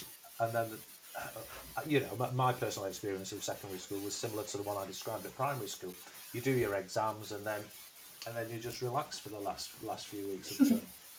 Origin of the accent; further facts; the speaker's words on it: Blackburn, North West England, United Kingdom; I grew up in Blackburn, which is an old Lancashire mill town